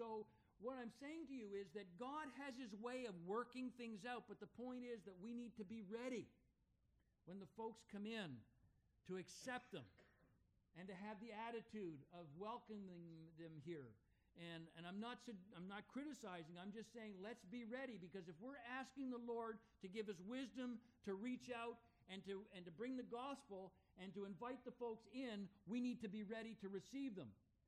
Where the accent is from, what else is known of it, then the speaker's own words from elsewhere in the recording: Montreal, Quebec, Canada; do you know a church in Montreal that we can go to? Happened to be my hometown?